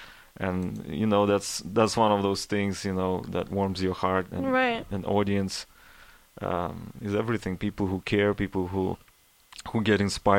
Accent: Vologda, Vologda Oblast, Russia; moved away as an adult; also born or lived in St Petersburg; It was all in a small town of Vologda.

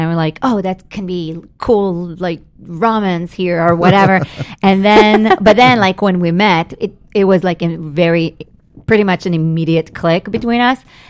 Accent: Israel; English is a second language; now in Los Angeles, United States; I moved all the way from Israel to be in the heart of the filmmaking industry.

